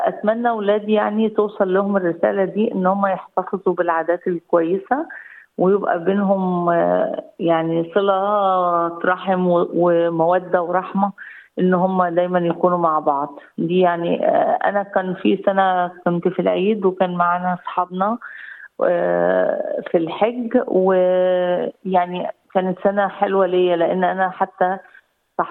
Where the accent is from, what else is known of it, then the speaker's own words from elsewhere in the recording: Port Said, Port Said Governorate, Egypt; مصرية من مدينة بورسعيد.